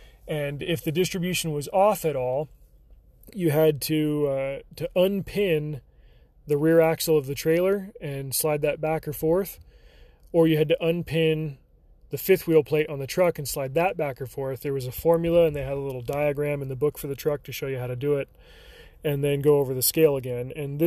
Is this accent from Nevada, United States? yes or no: yes; Las Vegas, Nevada, United States; Where I grew up in the Las Vegas Valley, to the west of the valley, there's the Blue Diamond gypsum mine.